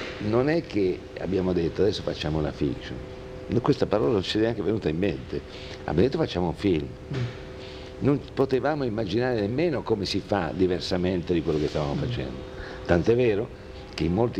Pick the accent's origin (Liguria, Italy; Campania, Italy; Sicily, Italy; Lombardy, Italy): Liguria, Italy; Genoa; Io sono genovese, poi ho girato